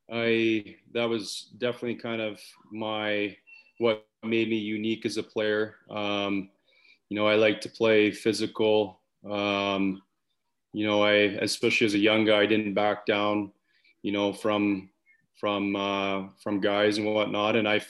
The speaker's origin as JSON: {"language": "English", "town": "Calgary", "region": "Alberta", "country": "Canada", "tie": "born or raised there", "said": "growing up in Canada, major junior for me was the route I really wanted to go"}